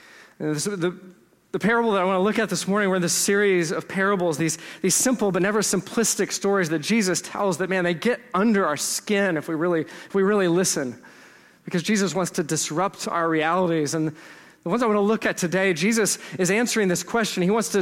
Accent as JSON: {"language": "English", "region": "Texas", "country": "United States", "said": "I'm from Texas."}